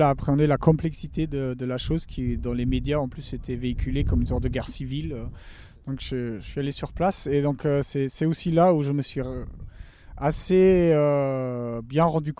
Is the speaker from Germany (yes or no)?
yes; North Rhine-Westphalia, Germany; now in Paris, France; En Allemagne, j'ai grandi dans un village plutôt à la campagne, oui, près de Düsseldorf.